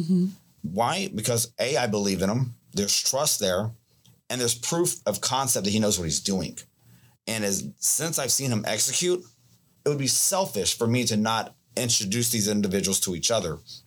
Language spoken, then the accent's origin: English; United States; born there; As I was born here in America, I realized my dad came to this country with a third grade education.